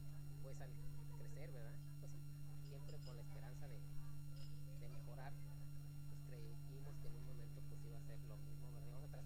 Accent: Tijuana, Baja California, Mexico; yo fui nativo, soy nativo aquí de la ciudad de Tijuana.

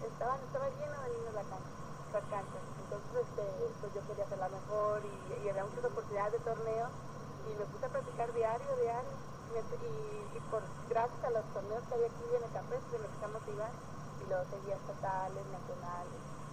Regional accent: Tijuana, Baja California, Mexico; born there; Nací aquí en Tijuana el 5 de septiembre de 1972.

